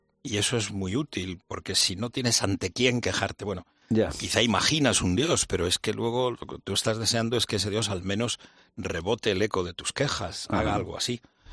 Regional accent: Murcia, Region of Murcia, Spain; que las ramblas de mi tierra, yo soy de Murcia

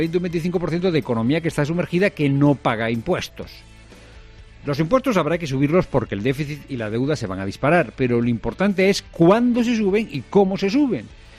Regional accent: Spain; El esfuerzo fiscal que hace un noruego es la mitad del esfuerzo fiscal que hacemos tú y yo como españoles.

